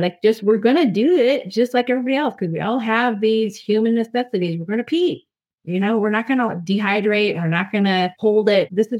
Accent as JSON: {"language": "English", "town": "Belfry", "region": "South Dakota", "country": "United States", "tie": "born or raised there", "said": "I grew up in South Dakota, Belfry, South Dakota."}